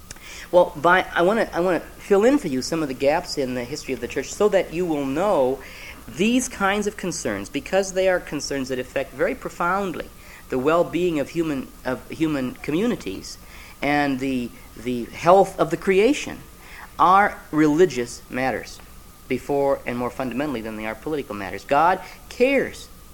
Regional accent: Sioux Falls, South Dakota, United States; The rabbi in my hometown, Sioux Falls, South Dakota, gave a workshop in a peace conference we had

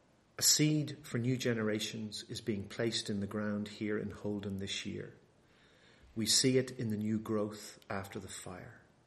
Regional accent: Bangor, Northern Ireland, United Kingdom; now in United States; we actually have some of them in my hometown back in Bangor in Northern Ireland.

